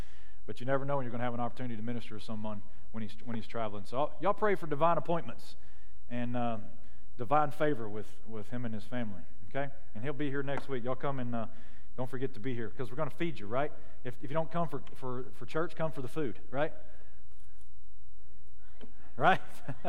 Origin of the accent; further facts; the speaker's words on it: Texas, United States; We're from Texas, we enjoy food, right?